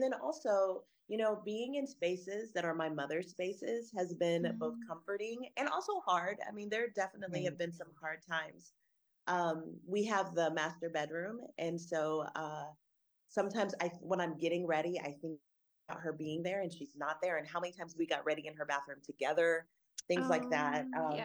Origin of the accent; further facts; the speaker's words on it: Texas, United States; also born or lived in Minnesota; you may have heard me talk about the fact that I'm originally from Texas. I claim Texas. I'm an Army brat, so I'm from everywhere. But Texas has been the longest place that I've ever lived until we moved to Minnesota.